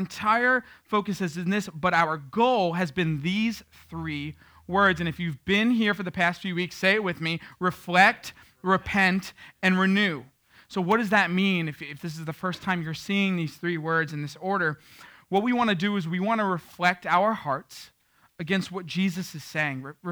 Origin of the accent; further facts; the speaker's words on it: Queens, New York, United States; You got to understand, I came from Queens where they would triple bag a stick of gum for you without blinking an eye.